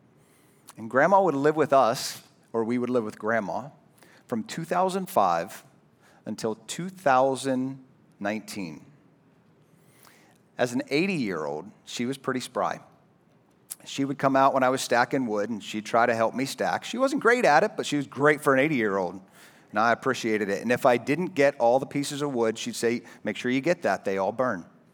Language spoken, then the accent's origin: English; Pennsylvania, United States; I'm from Western PA. You can boo if you want to, but let it go.